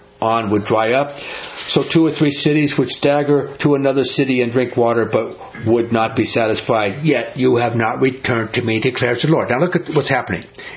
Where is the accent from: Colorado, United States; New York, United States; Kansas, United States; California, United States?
New York, United States; You know, I'm from New York, born in New York. I've been on those Twin Towers, man.